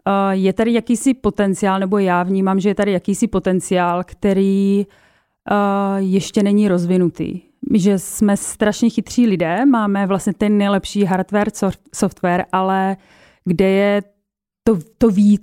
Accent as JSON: {"language": "Czech", "region": "Moravia", "country": "Czechia", "said": "jsem obyčejnou holkou z Moravy"}